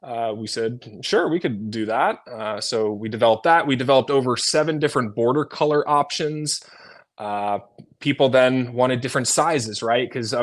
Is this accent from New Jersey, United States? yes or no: yes; New Jersey, United States; So I grew up in Jersey, like I said, and my dad grew up in Philly.